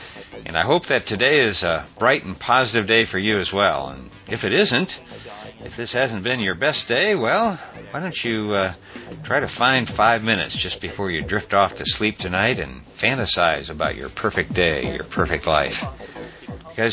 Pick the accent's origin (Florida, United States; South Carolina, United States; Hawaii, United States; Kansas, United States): Kansas, United States; Topeka; Growing up in Topeka, Kansas